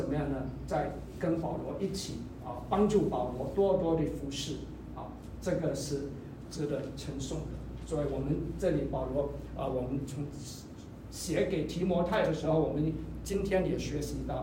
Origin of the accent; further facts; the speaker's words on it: Singapore; moved away; 我在新加坡出生长大、我的就是、怎么说，先祖们、已经在是差不多150年前就离开了中国、到了新加坡去。